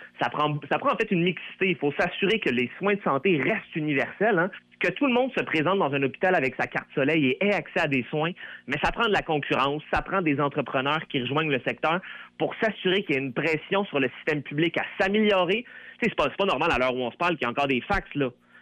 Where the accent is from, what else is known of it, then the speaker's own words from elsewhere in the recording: Quebec, Canada; Moi, en tant que Québécois